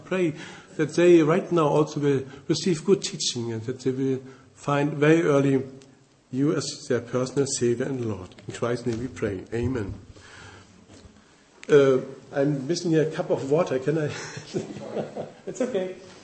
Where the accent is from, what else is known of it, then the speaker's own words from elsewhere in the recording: Germany; English is a second language; I'm from Germany. I'm 57 years old.